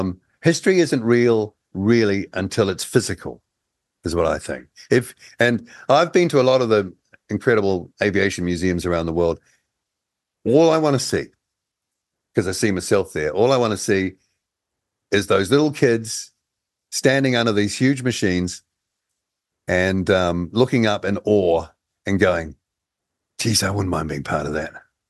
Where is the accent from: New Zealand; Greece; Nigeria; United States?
New Zealand; Hello, we're from New Zealand.